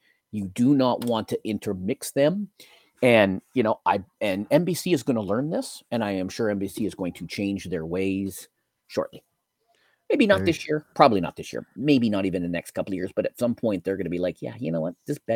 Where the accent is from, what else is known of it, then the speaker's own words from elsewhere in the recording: Canada; See, I'm Canadian.